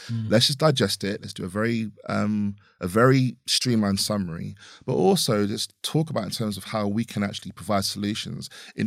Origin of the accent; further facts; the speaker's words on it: London, United Kingdom; also born or lived in Harlow; I'm originally from South London myself, but then I also lived in Harlow for about 5 years.